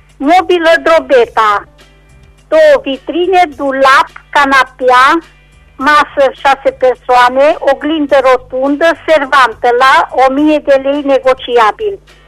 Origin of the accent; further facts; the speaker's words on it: Reșița, Caraș-Severin, Romania; din Reșița